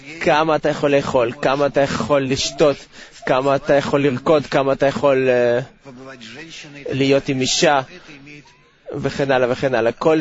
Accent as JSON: {"language": "Hebrew", "region": "Kyiv", "country": "Ukraine", "said": "אני מקייב."}